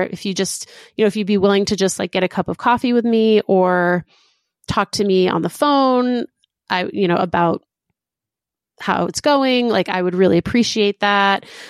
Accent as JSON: {"language": "English", "country": "United States", "moved": "as an adult", "lives_now": "Helsinki, Finland", "said": "I'm an American living in Helsinki for 2 years now, a lifelong dream after being here as an exchange student in high school."}